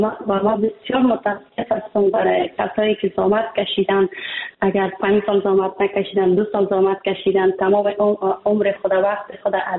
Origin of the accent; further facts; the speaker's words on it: Afghanistan; من پاشتان پیستان و از افغانستان برم آمدم، ولی با مطابقات خود یا به برنامه خود برگشتم پس دوباره به افغانستان، چون من افغانستان زیاد دوست داشتم.